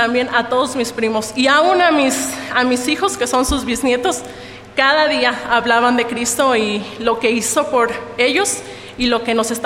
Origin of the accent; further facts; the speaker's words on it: Pátzcuaro, Michoacán, Mexico; somos de Pátzcuaro y mis abuelos llegaron ahí a vivir hace muchos años. Mis papás ahí se casaron, mis tíos también, pero después mis abuelos se mudaron a Morelia